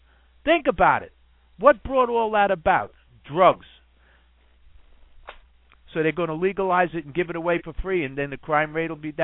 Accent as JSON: {"language": "English", "region": "New York", "country": "United States", "tie": "born or raised there", "said": "I grew up in Washington Heights, the drug capital of the world. It was a poor neighborhood."}